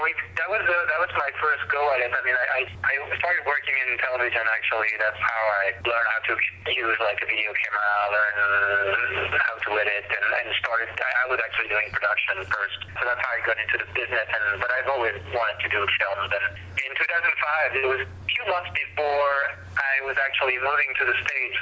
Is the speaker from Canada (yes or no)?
no; Paris, Île-de-France, France; I mean, I grew up in Paris, so I'm not familiar with, like, really harsh